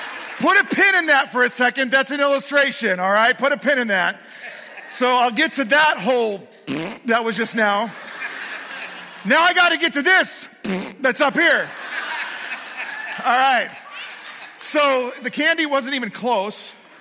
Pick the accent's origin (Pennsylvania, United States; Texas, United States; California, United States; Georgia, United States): California, United States; I grew up in California. I'm a pretty rabid 49ers fan.